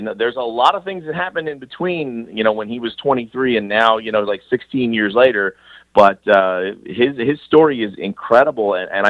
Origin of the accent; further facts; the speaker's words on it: New Jersey, United States; I grew up in New Jersey, so college sports wasn't really a big deal.